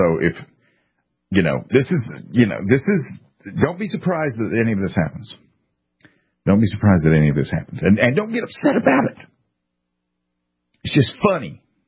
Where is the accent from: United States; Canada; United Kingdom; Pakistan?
United Kingdom; England; I'm English too.